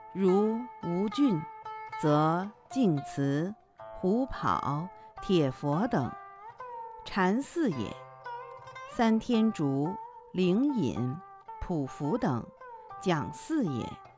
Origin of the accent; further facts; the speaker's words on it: Hangzhou, Zhejiang, China; 比如在我的家乡杭州